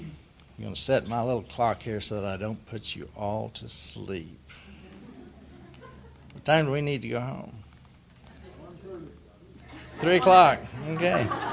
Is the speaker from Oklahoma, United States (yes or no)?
yes; Oklahoma City, Oklahoma, United States; I'm originally from Oklahoma, and I missed that. I grew up in Oklahoma City, and Really? How's that? No? Originally, I'm from Oklahoma City. I was born and raised there, and I thought that was the big city for a long time.